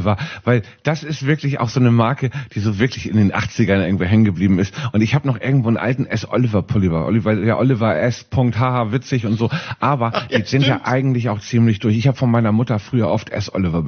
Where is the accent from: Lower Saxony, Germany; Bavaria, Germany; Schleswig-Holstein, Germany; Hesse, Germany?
Schleswig-Holstein, Germany; Kiel; Ich bin gebürtiger Kieler